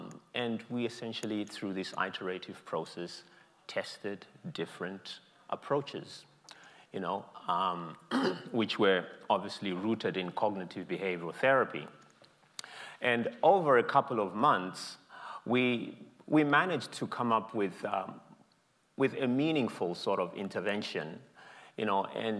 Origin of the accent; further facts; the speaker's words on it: Zimbabwe; So I come from Zimbabwe, a country which is often characterized by several decades of psychological trauma